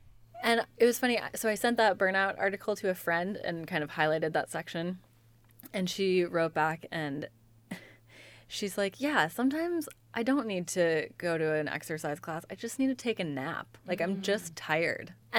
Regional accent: Midwest, United States; Yeah, so growing up in the Midwest and my parents are both pretty hardworking and kind of that Protestant-y American culture

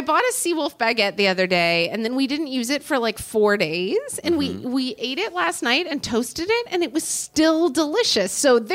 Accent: Oklahoma, United States; I grew up in Oklahoma.

